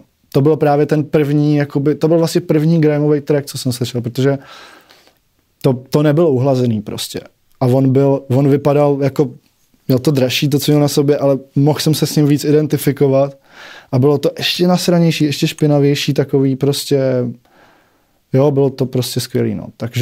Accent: Prague, Czechia; No, místa, kde žiješ, prostě já jsem z Vinohrad

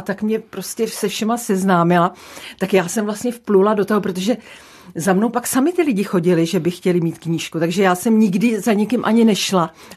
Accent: Benešov, Central Bohemian Region, Czechia; protože jsem se tam narodila, prožila jsem tam dětství, tak je Benešov u Prahy.

